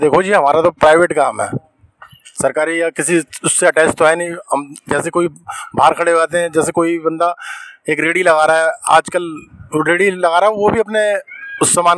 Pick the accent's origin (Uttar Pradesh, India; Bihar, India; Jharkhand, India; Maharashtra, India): Uttar Pradesh, India; now in Delhi, India; हम तो यूपी से बिलोंग करते हैं।